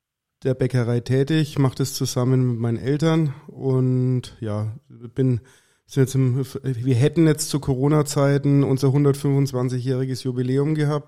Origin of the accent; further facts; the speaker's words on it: Tennenlohe, Bavaria, Germany; also born or lived in Nuremberg; Ich bin 41 Jahre, komme gebürtig aus Nürnberg geboren, aber ich bin aber gleich nach der Klinik nach Tenlohe übergesiedelt.